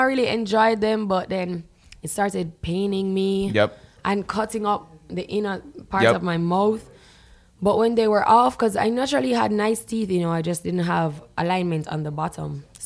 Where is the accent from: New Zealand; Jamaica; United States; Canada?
Jamaica; Kingston, Surrey; So I do remember the country life, but I grew up in Kingston.